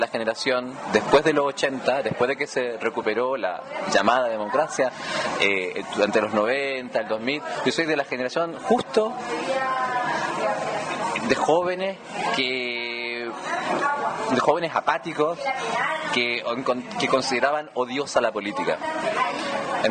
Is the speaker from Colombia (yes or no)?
no; Valparaíso, Chile; also born or lived in Linares; siempre se va a notar de que yo soy chileno